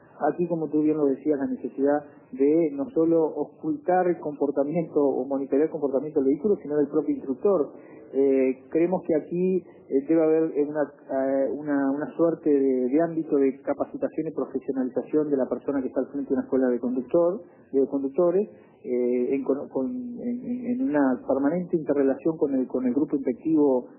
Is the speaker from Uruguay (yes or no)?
yes; Canelones, Uruguay; Como buen canario